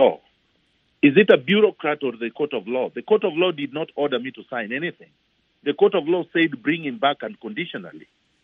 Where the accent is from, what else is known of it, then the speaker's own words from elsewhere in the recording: Kenya; The court has said I'm a Kenyan.